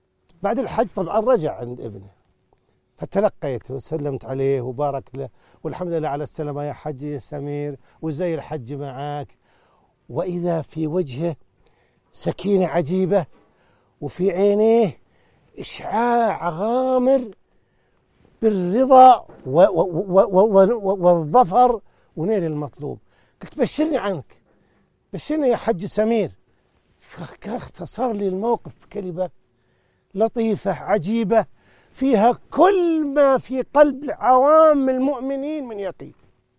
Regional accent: Najd, Saudi Arabia; وكان بعض القرى عندنا في نجد

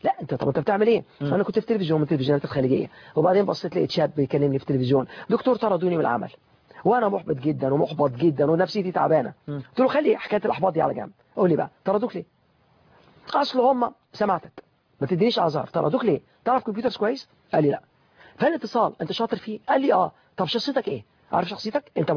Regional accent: Alexandria, Alexandria Governorate, Egypt; يعني احنا من اسكندريه، من جوه اسكندريه. لازم الاسكندراني الحق يبقى حاجه من الاثنين، يا اما من بحري يا اما من كرموز، واحده من الاثنين. احنا من بحري، حتى البحري اللي ورا. فوالله اترعرعت فيها،

